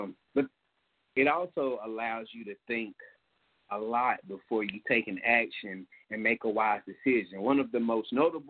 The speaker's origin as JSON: {"language": "English", "town": "Gadsden", "region": "Alabama", "country": "United States", "tie": "born or raised there", "said": "I know in my hometown today in Gadsden, Alabama, we had a young person to die."}